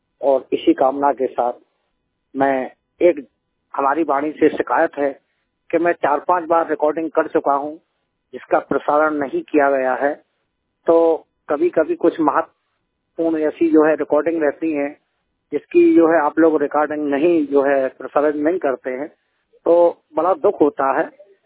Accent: Itarsi, Madhya Pradesh, India; नगर इटारसी, जिला नर्मदापुरम, मध्य प्रदेश का निवासी हूँ

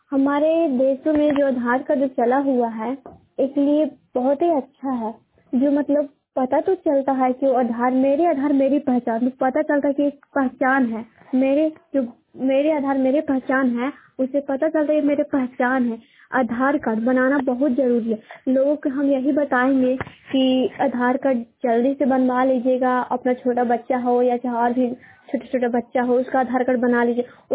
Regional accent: Bihar, India; और मैं हिल्सा पूना की निवासी हूँ, जिला नालंदा पड़ता है।

